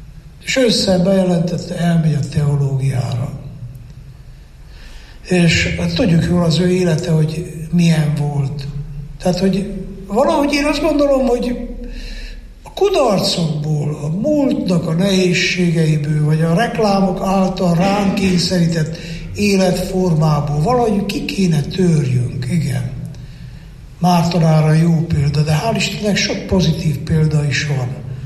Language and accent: Hungarian; Székely Land, Romania; ugye én Székely vagyok